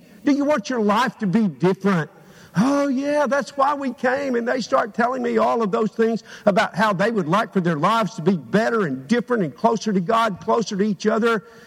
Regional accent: Tennessee, United States; I'm from Perry County. When a group of us from Perry County get together, we would talk in such strange ways and have such dumb stories

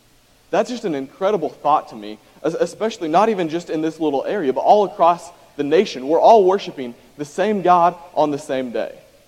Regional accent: Texas, United States; I grew up in Texas. That's my home.

